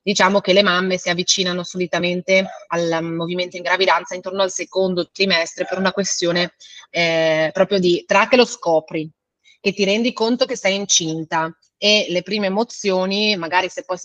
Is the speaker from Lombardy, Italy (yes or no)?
no; Friuli-Venezia Giulia, Italy; vengo dalla provincia di Udine e sono una professionista del movimento